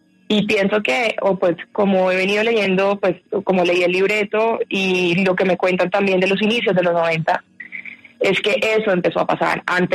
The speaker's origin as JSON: {"language": "Spanish", "town": "Cartagena", "region": "Bolívar", "country": "Colombia", "tie": "born or raised there", "said": "Yo soy cartagenera."}